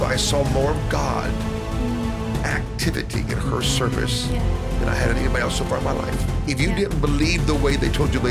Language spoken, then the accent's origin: English; Tulsa, Oklahoma, United States; But I grew up in Tulsa. I lived there during the Great Revival.